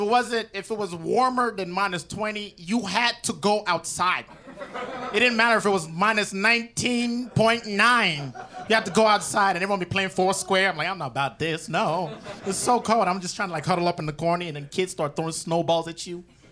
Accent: Nigeria; Listen, I'm from Nigeria, fam.

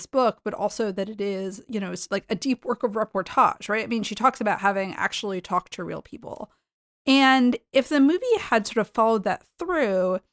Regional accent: Boston, Massachusetts, United States; I grew up in the Boston area.

